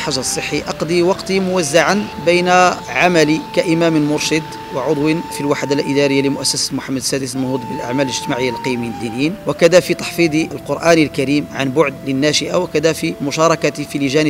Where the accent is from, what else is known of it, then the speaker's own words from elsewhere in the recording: Marrakesh-Safi, Morocco; also born or lived in Casablanca; كنت أؤم الناس في صلاة التراويح وأنا ابن 10 سنين تقريبا، فصليت بالناس في قريتي التي كنت أحفظ فيها القرآن، ثم في بعض المساجد في مدينة آسفي